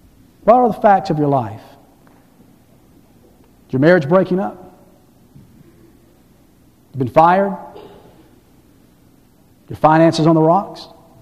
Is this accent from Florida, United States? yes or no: no; Atlanta, Georgia, United States; born there; The day I was born in Crawford Long Hospital in Atlanta, Georgia